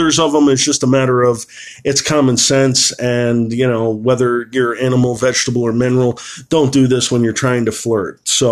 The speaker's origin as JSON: {"language": "English", "town": "San Diego", "region": "California", "country": "United States", "tie": "born or raised there", "said": "But I grew up in San Diego, California, so it's a Navy town."}